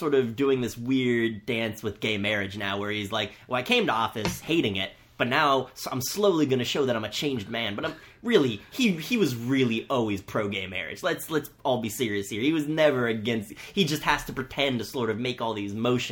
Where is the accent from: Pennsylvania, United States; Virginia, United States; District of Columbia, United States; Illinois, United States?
Virginia, United States; My thing, and, you know, I grew up in Virginia. I understand the importance of the Second Amendment